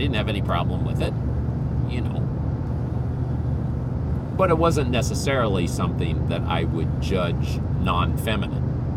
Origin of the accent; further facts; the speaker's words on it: Philippines; I grew up in the Philippines, and we had multiple cultures in the Philippines